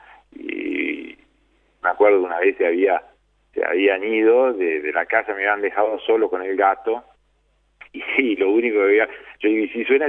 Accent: Uruguay; moved away as an adult; also born or lived in Italy; Yo me fui prácticamente del Uruguay como pintor, y el camino de la escultura lo fui descubriendo en Italia. Había hecho algunas cosas en Uruguay

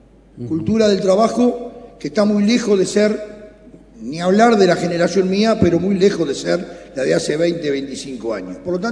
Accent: Montevideo, Uruguay; Yo soy del Cerrito, vivía en un, nací en un garage, Basilio Araujo, 37-93, esquina Cosa Revuelta.

